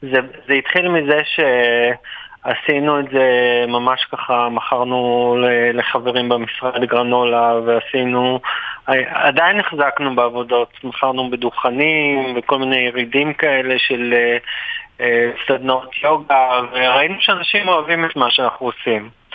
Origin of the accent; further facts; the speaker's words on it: Tel Aviv, Tel Aviv District, Israel; אז אנחנו תל אביבים